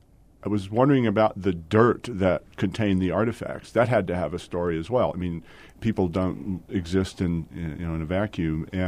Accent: San Antonio, Texas, United States; I grew up in San Antonio, and I was always interested in the past.

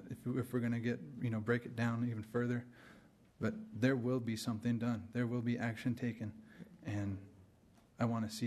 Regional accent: Isleta, New Mexico, United States; I'm from the Pueblo of Isleta here in New Mexico, and as well as the Navajo.

